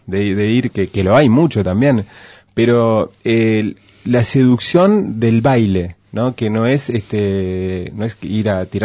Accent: Uruguay; yo soy más uruguayo que todos

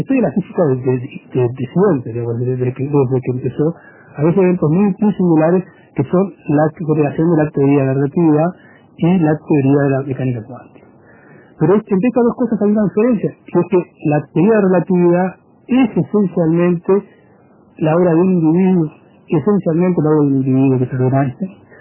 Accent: Southern Italy, Italy; yo como italiano del sur lo digo con honra

